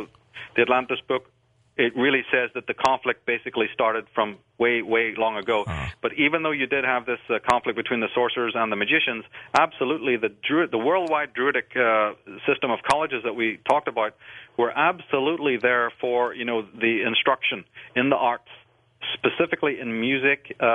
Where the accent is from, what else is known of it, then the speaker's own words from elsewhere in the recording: Ireland; Maybe it's because I'm from Ireland, but I don't believe in forgiveness personally.